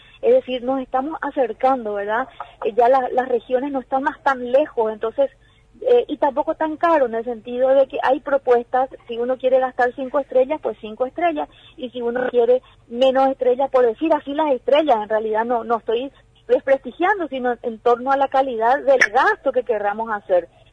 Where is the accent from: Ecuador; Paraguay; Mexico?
Paraguay; no solamente valoramos nosotros como paraguayos en términos turísticos